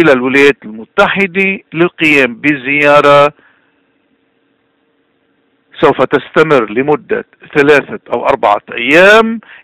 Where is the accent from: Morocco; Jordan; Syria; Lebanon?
Lebanon; ماذا نتوقع كلبنانيين مغتربين ومقيمين